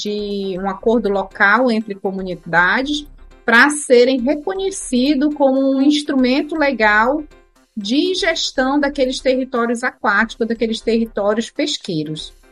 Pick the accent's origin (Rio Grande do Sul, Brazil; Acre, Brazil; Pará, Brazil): Pará, Brazil; Santarém; Eu sou daqui, da região do Tapajós, eu nasci e me criei aqui em Santarém, na região amazônica, né?